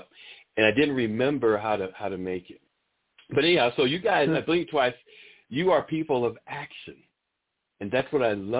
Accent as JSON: {"language": "English", "town": "New Bedford", "region": "Massachusetts", "country": "United States", "tie": "born or raised there", "said": "I was able to drive down to my hometown of New Bedford, which is about 45 minutes east of Boston, and I went back to my neighborhood, my old neighborhood."}